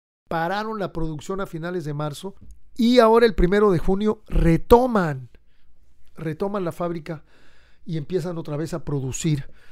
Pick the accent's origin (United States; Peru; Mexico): Mexico; como somos nosotros los mexicanos.